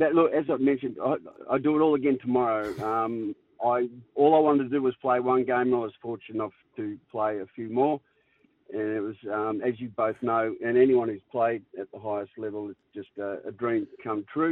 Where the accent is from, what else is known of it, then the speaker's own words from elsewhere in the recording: Frankston, Victoria, Australia; who I grew up with in Frankston.